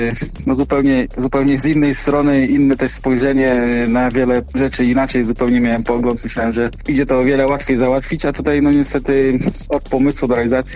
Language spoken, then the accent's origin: Polish; Gdańsk, Pomeranian Voivodeship, Poland; Całe życie w Gdańsku.